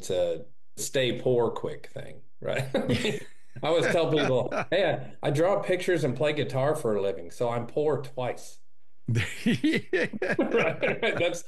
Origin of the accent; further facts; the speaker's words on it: Michigan, United States; I mean, I grew up in Northern Michigan, but my dad was a teacher and also an antique dealer.